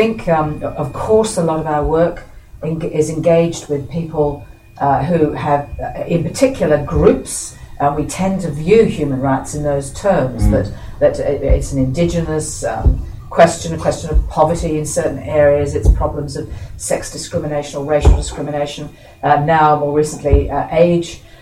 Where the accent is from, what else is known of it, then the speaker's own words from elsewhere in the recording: London, United Kingdom; now in Australia; I grew up in London in the years immediately after the Second World War